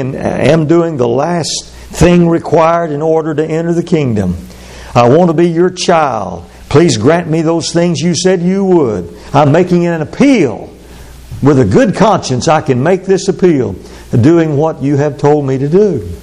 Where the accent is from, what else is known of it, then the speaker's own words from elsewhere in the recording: the South, United States; I grew up in the Bible Belt, and there were a lot of people that thought they were not ashamed of the Bible or the gospel.